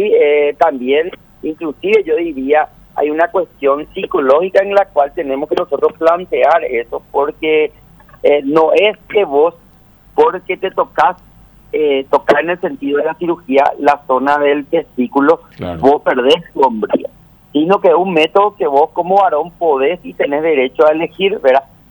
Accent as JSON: {"language": "Spanish", "country": "Paraguay", "said": "vamos a mejorar muchísimo como sociedad paraguaya, ¿verdad?"}